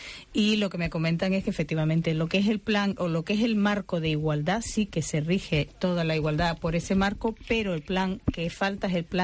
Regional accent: Ingenio, Canary Islands, Spain; Yo que vengo de Ingenio, en Ingenio hay un plan de igualdad.

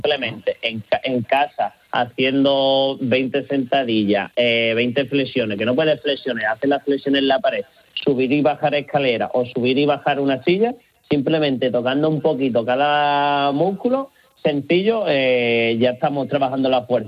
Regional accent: Málaga, Andalusia, Spain; yo soy de Málaga y aquí en Málaga llega el momento de quitarte la camisetita y a la playa

